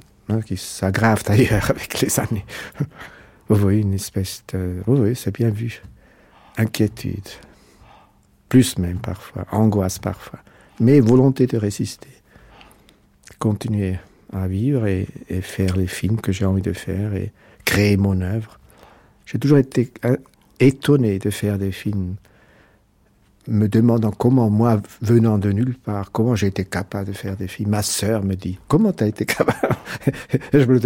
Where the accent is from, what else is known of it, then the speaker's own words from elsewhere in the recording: Zurich, Switzerland; born there; Je suis né donc à Zurich dans une famille ouvrière italienne.